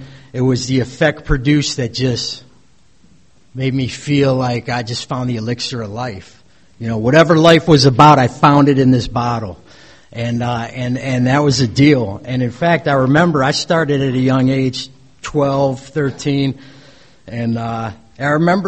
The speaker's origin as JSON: {"language": "English", "town": "Cleveland", "region": "Ohio", "country": "United States", "tie": "born or raised there", "said": "But I was born in Cleveland, Ohio, and I grew up with a beautiful single mother and two beautiful older sisters."}